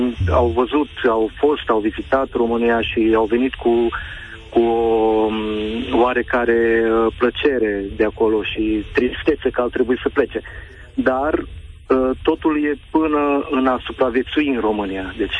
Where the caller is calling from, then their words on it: Belgium; De asta vă sunt din Belgia